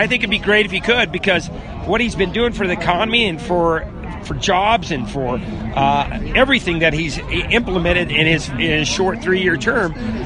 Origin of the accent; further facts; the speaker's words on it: Woodland Park, Colorado, United States; I'm actually from Woodland Park